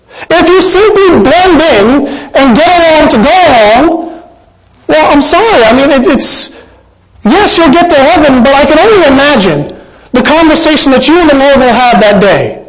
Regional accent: South India, India; I'm South Indian, and I come from a culture where they spend a lot of time in the churches to teach the Word of God

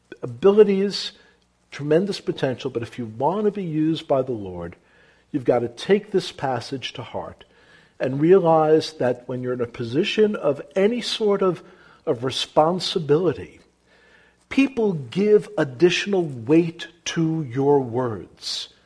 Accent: Brooklyn, New York, United States; brought up in the streets of Brooklyn. I could use mouth judo and karate. You know, you had to do that growing up in Brooklyn to survive.

